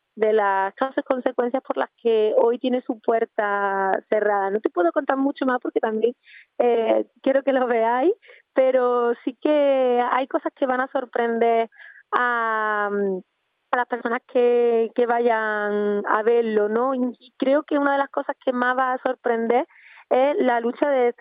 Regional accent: Córdoba, Andalusia, Spain; Yo soy cordobesa

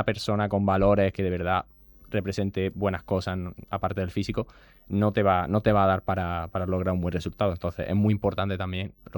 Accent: Andalusia, Spain; Para mí es un honor, la verdad, representar a mi ciudad. Y te empezáis desde mi pueblo, ahora ya a Málaga y ojalá que luego España

